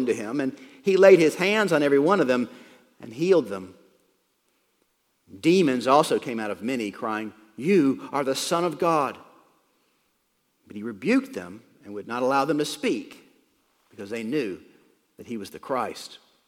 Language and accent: English; United States; Freedom is just such an important notion to us as an American people.